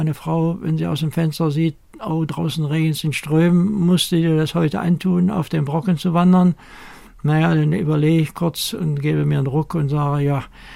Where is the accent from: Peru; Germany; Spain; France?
Germany; Wernigerode, Saxony-Anhalt; also born or lived in Bochum; Ja, geboren bin ich 1932 in Bochum. Aber ich bin dann schon seit 1934 wieder hier mit meiner Mutter in das Elternhaus gekommen, nach Wernigerode. Also ich bin eigentlich ein Harzer und wohne seitdem hier in einem alten Fachwerkhaus unterhalb vom Schloss am Burgberg.